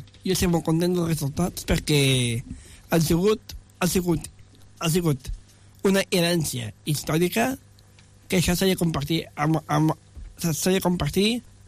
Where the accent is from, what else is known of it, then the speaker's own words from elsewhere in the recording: Tàrrega, Catalonia, Spain; jo soc de Tàrrega, vale? I va venir l'Institut Manuel de Pedrolo, on jo havia estudiat